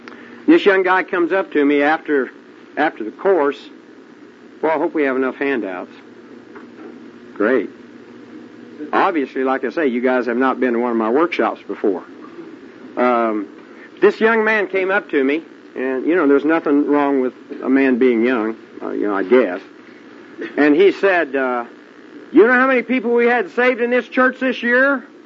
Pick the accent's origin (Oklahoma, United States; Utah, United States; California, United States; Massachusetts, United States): Oklahoma, United States; Yukon; I'm from Yukon, Oklahoma. It's a little suburb right west of Oklahoma City.